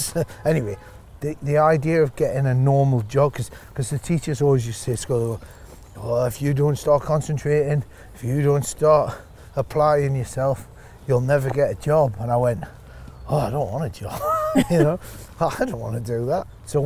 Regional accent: North East England, United Kingdom; Growing up in Northumberland, that's probably your money goes a bit further, you know, so.

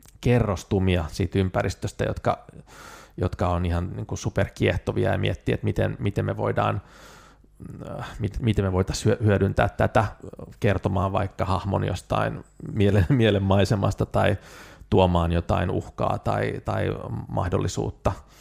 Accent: Vantaa, Uusimaa, Finland; Mä oon lähtöisin Vantaalta, niin jotenkin palata vähän sille kotiseudulle

